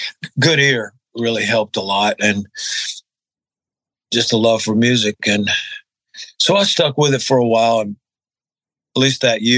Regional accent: Mobile, Alabama, United States; moved away as an adult; also born or lived in Birmingham; Actually, I was born in Birmingham, which is a larger town. And I guess I was about two years old. When we moved to Mobile on the coast, as far down as you can travel on I-65 down south. And that's where I grew up till I was 21

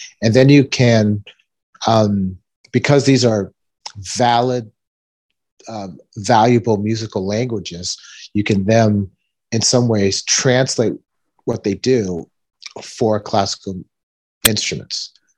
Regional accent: Florida, United States; I'm from South Florida, so I interned and then later was in the studio

